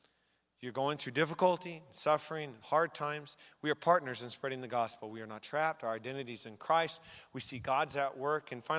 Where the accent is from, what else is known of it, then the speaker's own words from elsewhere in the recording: Tacoma, Washington, United States; I'm a kid from Tacoma, and I say, yeah.